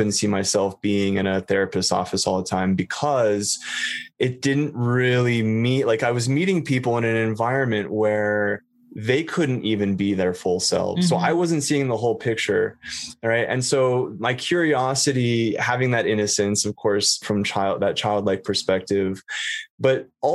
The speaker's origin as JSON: {"language": "English", "town": "Los Angeles", "region": "California", "country": "United States", "tie": "born or raised there", "said": "born and raised in Los Angeles and had this very unique upbringing."}